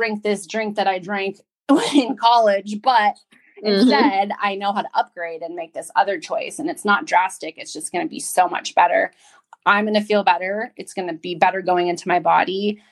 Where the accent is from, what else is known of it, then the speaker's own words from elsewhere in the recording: San Diego, California, United States; So, I'm just excited to be a part of helping advance that movement here in my hometown of San Diego